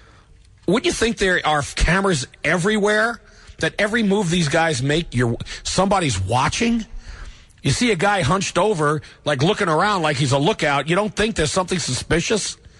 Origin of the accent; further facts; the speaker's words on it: New Jersey, United States; I grew up in Jersey.